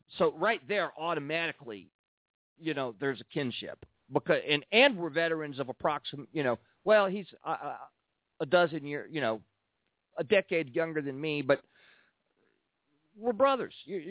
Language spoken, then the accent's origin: English; San Antonio, Texas, United States; You know, I'm a native of San Antonio. I grew up in the Hill Country. So for me, it's always a pleasure to go home and to take my kids down there and show them where I grew up back in the 70s and the early 80s